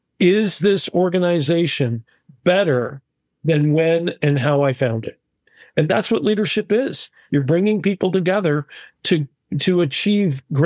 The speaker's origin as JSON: {"language": "English", "country": "Canada", "said": "So if I, as a Canadian or as a consumer, want access to my healthcare, my finances, my retail"}